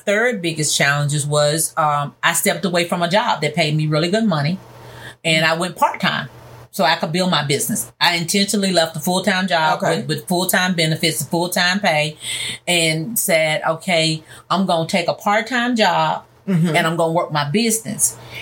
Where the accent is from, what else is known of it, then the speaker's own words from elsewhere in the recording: Mississippi, United States; now in Memphis, United States; my background is I grew up in North Mississippi. I'm a little country girl that moved to Memphis.